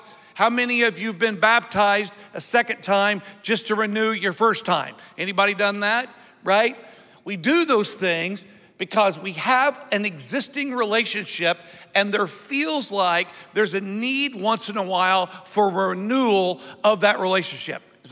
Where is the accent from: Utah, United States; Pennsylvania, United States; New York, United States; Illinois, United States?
Illinois, United States; I came from Illinois.